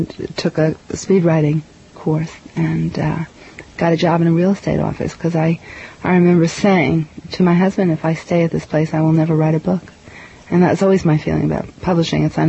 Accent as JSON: {"language": "English", "town": "Bronx", "region": "New York", "country": "United States", "tie": "born or raised there", "said": "Well, I'm a real New York kid. I was born in the Bronx, raised in the Bronx, and most of my married life was spent in Manhattan."}